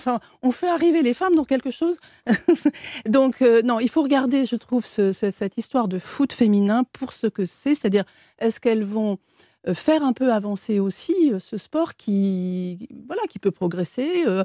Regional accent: South-West France, France; parce que je suis du Sud-Ouest, moi, j'attends les filles au rugby.

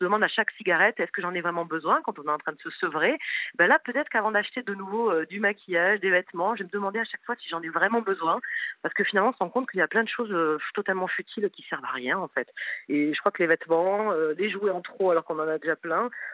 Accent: Southern France, France; now in Paris, France; Moi, je viens du sud de la France. Je vivais à la campagne quand j'étais petite

